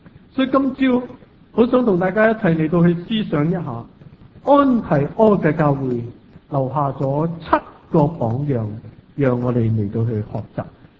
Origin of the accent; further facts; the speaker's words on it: China; 往往我们中国人都很自然有一个的感觉